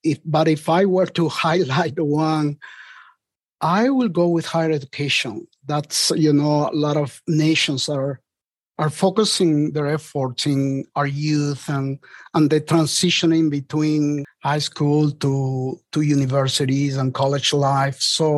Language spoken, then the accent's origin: English; Peru; I'm from Peru, South America, so I tend to visit more South America than Central America